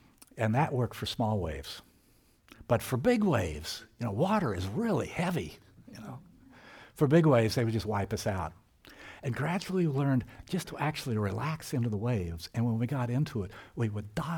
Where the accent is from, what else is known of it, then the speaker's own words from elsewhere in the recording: Houston, Texas, United States; For the first 16 years of my life, I grew up in Houston, Texas.